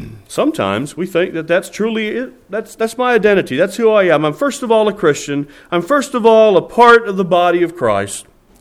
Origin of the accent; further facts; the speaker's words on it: Cochranton, Pennsylvania, United States; Now, I grew up in Cochranton. Most of my growing up years were in the Cochranton, Pennsylvania area. But most of the people I knew were in the Amish and Beachy Amish circles.